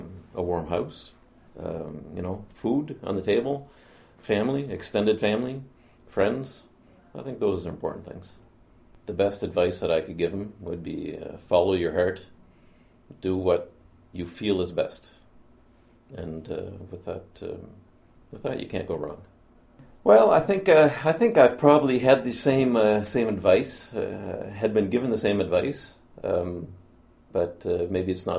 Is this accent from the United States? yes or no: no; New Brunswick, Canada; now in Montreal, Canada; I live in Montreal. I've lived here for the last 37 years. I'm originally from New Brunswick.